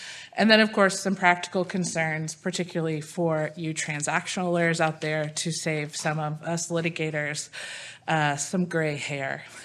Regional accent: Midland, Texas, United States; I'm from Midland, Texas, and I practice at Cotton Bledsoe.

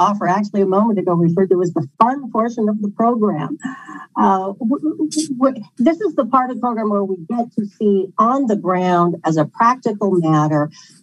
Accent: Pacific Northwest, United States; now in Seattle, United States; I'm from the Northwest. I'm based in Seattle.

